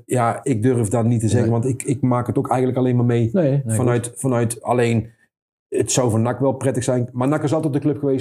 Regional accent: Breda, North Brabant, Netherlands; Ja, maar ik kom uit Breda

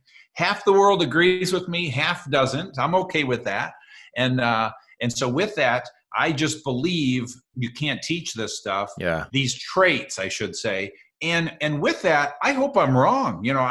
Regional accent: Michigan, United States; also born or lived in Virginia; In Michigan.

